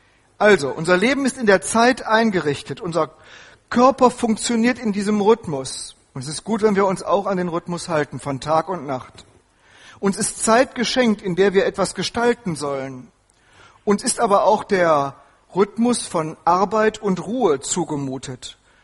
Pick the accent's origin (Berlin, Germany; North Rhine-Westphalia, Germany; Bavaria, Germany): North Rhine-Westphalia, Germany; Bielefeld; bin 1955 geboren. Ich bin damit ein Kind des Kalten Krieges. Und ich bin mit einer Gewissheit aufgewachsen in Bielefeld in Westfalen.